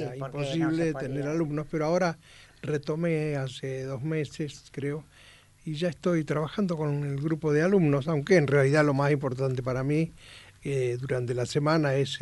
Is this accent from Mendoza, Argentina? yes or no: no; Buenos Aires, Argentina; Yo nací aquí. Claro, nací en Paternal.